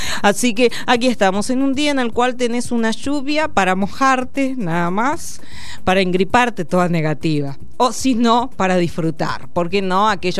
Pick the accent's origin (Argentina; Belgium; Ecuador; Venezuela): Argentina; Nos federaliza como argentinos